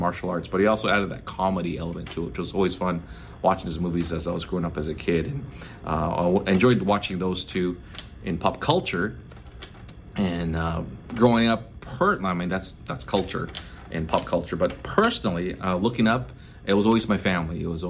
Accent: Vancouver, British Columbia, Canada; living and growing up in East

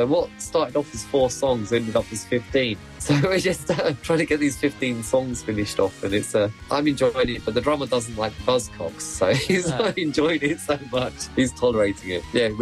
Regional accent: England, United Kingdom; Growing up in England

